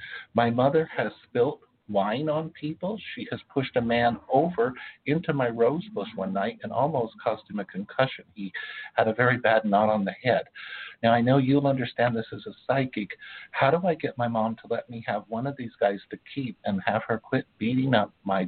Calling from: Oklahoma, United States; I'm writing you from Oklahoma.

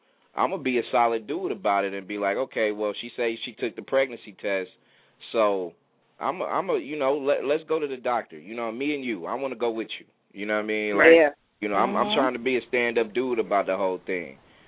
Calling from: California, United States; I'm calling from the Bay Area out here on the West.

